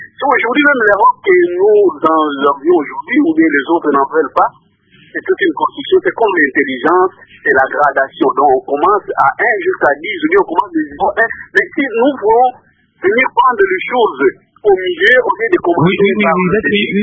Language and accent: French; DR Congo